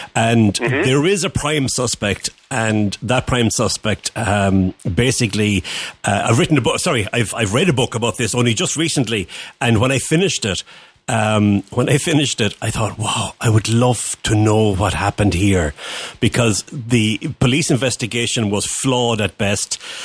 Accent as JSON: {"language": "English", "country": "Ireland", "said": "I'm Irish"}